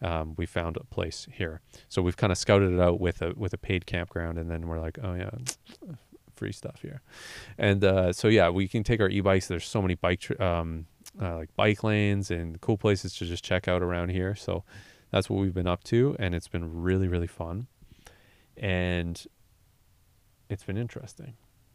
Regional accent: Canada; I'm Canadian. My partner's Canadian. We crossed the border 2 days ago and we are driving.

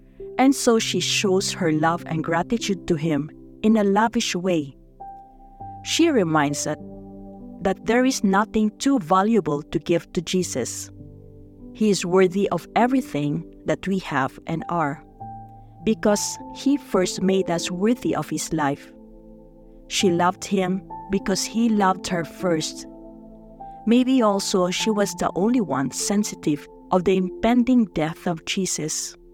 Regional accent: Saskatoon, Saskatchewan, Canada; from Saskatoon, Canada.

